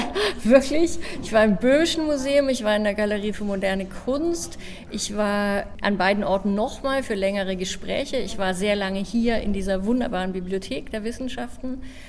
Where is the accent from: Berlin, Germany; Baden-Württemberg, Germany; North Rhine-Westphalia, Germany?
Berlin, Germany; Und ich komme ja aus Berlin. Und ich bin sehr gerne in Berlin. Ich bin auch seit fast 30 Jahren in Berlin.